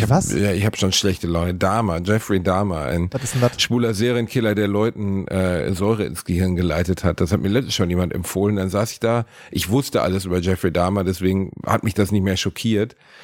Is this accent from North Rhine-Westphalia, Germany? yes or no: yes; North Rhine-Westphalia, Germany; meine Heimatstadt